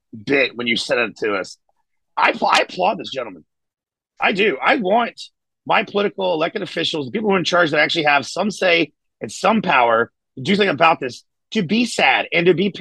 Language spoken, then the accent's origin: English; Maryland, United States; I grew up 20 minutes in Baltimore.